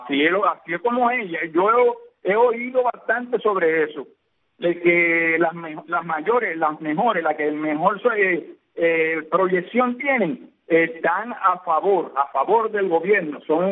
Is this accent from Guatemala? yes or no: no; Cuba; porque yo soy un cubano más